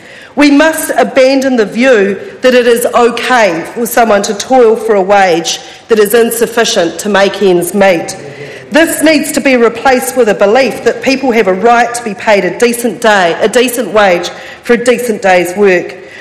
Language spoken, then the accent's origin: English; Christchurch, Canterbury, New Zealand; Growing up in the Sydenham electorate, I learnt that selling assets is not the answer, no matter what the question.